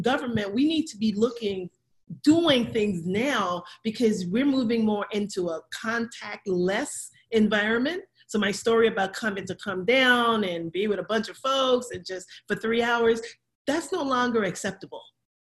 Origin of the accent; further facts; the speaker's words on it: St. Croix, U.S. Virgin Islands; Yeah, I'm originally from the Caribbean. And so within the Caribbean, where I'm from, St. Croix, like 89% of our gross revenues come from tourism.